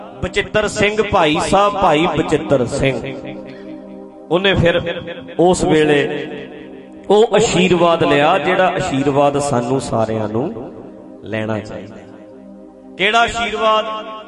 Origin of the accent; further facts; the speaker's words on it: Sangrur, Punjab, India; ਸਾਡਾ ਕੀ ਕਸੂਰ ਸਾਡਾ ਜ਼ਿਲ੍ਹਾ ਸੰਗਰੂਰ ਵੀ ਸਾਡਾ ਕਸੂਰ ਹੀ ਨਹੀਂ ਕੋਈ ਅਸੀਂ ਤੇ ਸੰਗਰੂਰ ਵਾਲੇ ਠੀਕ ਠੀਕ ਹੀ ਹਾਂ